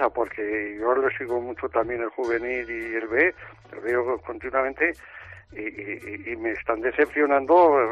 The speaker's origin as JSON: {"language": "Spanish", "town": "Burgos", "region": "Castile and León", "country": "Spain", "said": "Vamos a ver, yo soy el de Burgos."}